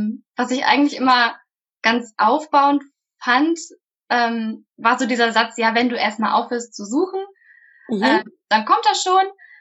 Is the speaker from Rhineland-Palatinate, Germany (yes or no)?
no; North Rhine-Westphalia, Germany; Also momentan pendle ich sehr viel zwischen Münster und meinem Heimatdorf. Und das Referendariat würde ich ganz gerne dann hier in der Nähe am Niederrhein irgendwo machen.